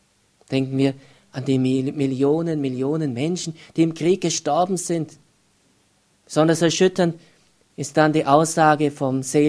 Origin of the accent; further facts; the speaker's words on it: Germany; obwohl ich bin selber Deutscher